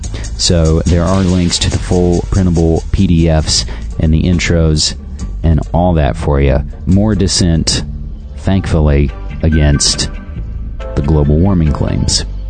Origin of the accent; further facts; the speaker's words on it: West Virginia, United States; Another one, the last one, about my home state of West Virginia.